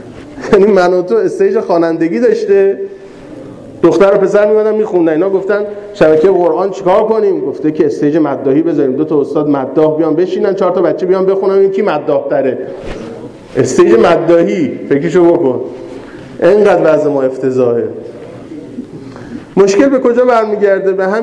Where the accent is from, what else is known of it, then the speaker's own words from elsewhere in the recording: Mashhad, Razavi Khorasan, Iran; گفتم ما مشهدیم، اومدیم اینجا،